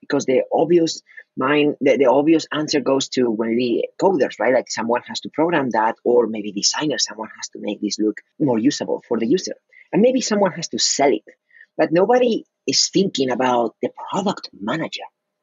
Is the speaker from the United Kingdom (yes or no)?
no; Spain; I'm originally from Spain.